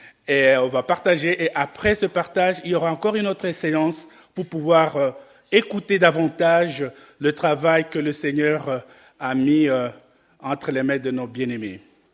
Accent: Aoumba, DR Congo; born there; je suis né à Aoumba

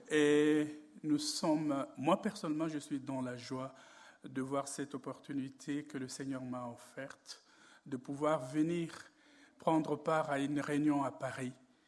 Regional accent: Ituri, DR Congo; Nous venons de l'Ituri, la province de l'Ituri, qui fait frontière avec l'Ouganda et le Soudan.

